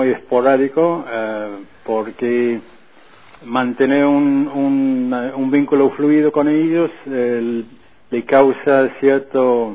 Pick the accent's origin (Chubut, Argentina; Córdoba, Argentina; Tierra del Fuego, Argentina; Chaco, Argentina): Tierra del Fuego, Argentina; born there; mi provincia natal, y con el último domicilio legal en una parte de la provincia bajo ocupación británica, que es Malvinas.